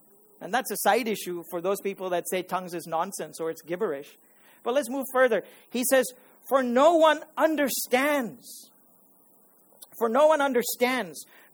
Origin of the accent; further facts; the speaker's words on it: Maharashtra, India; I grew up in Maharashtra. But unfortunately, I was raised in an Anglo-Indian background. So I can speak street Marathi, but I am thinking and I'm educated in what? In the Queen's English